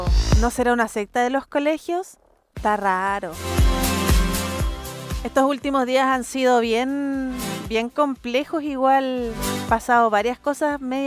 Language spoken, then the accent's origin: Spanish; Calama, Antofagasta, Chile; born there; Y yo que nací en Calama, chuta. Por favor, que dejen de pasar desgracias en mi tierra.